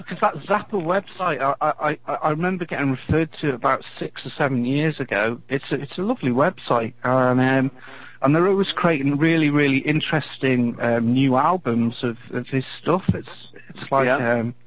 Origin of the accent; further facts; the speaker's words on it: Isle of Man; because I'm from the Isle of Man.